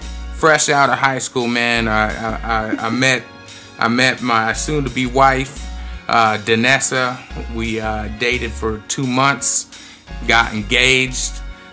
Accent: Federal Way, Washington, United States; I grew up pretty much in the Seattle area.

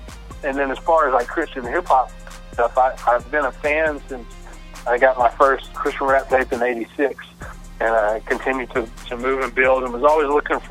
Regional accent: Houston, Texas, United States; somehow found out I was from Houston

